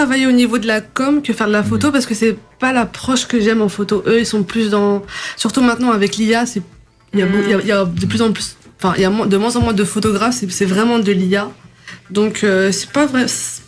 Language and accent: French; Portugal; now in France; Les gens, quand ils voient que je suis portugaise